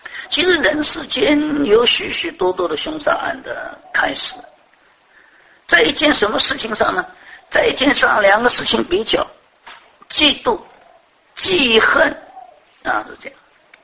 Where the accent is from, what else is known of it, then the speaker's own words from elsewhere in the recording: China; 至少是我们中国人，这个中华民族的老祖宗